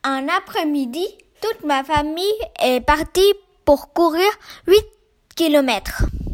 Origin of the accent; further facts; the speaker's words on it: Vietnam; je suis vietnamien